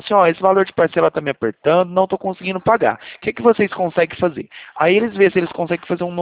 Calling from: Franca, São Paulo, Brazil; A gente é daqui de Franca.

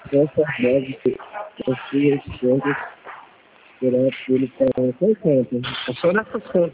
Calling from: Goiânia, Goiás, Brazil; Não, eu falo de Goiânia.

